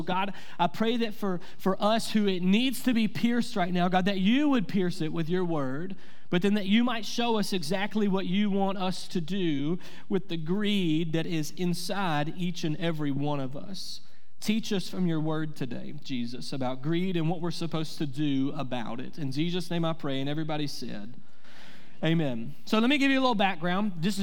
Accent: United States; I'm an American. I live in America.

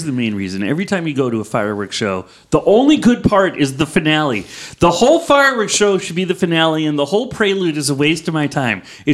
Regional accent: Needham, Massachusetts, United States; I grew up on Laurel Drive in Needham, Massachusetts, which has the oldest block party in the town, one that is still going to this day.

